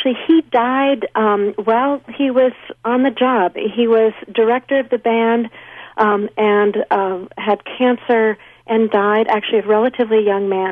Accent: Indiana, United States; something that had not been my own experience growing up in the Indiana of a generation earlier.

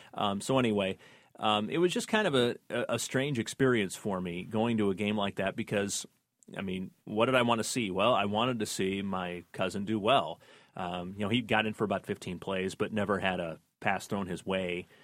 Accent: Iowa, United States; moved away as an adult; because I grew up in Iowa rooting for the Hawkeyes my entire life, and then moved here

